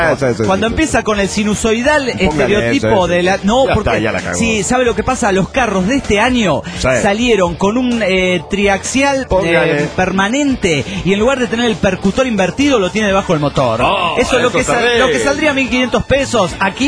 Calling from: Aguascalientes, Mexico; de Aguascalientes, México.

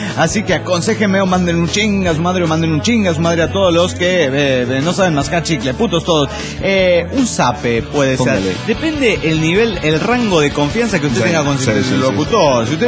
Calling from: Morelia, Michoacán, Mexico; de Morelia, Michoacán.

